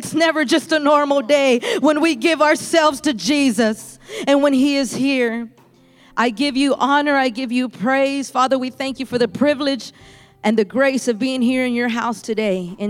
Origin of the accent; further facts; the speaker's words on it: Texas, United States; I'm from Texas. I've never been in this area.